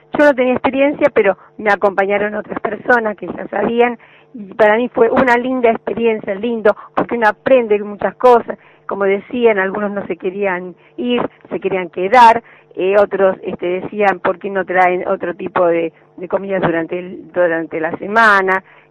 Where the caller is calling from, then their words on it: Tres de Febrero, Buenos Aires Province, Argentina; soy vecina de Buenos Aires, de 3 de febrero.